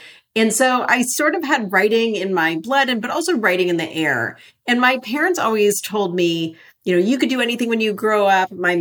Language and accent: English; Los Angeles, California, United States; I grew up in Los Angeles.